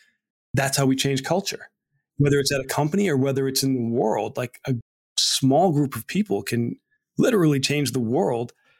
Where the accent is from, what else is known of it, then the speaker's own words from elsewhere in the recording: Ireland; because I'm an Irishman